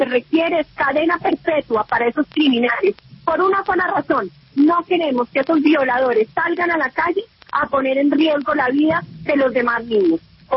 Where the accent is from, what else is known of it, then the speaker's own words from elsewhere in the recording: Colombia; la pregunta que se tiene que hacer como nos tenemos que hacer como colombianos es si de verdad están primando los derechos de los niños sobre los derechos de los demás